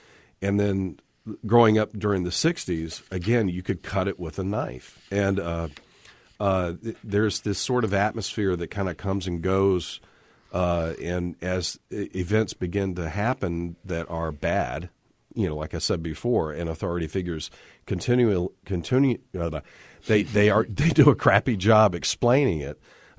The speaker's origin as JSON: {"language": "English", "country": "United States", "said": "especially just speaking as an American"}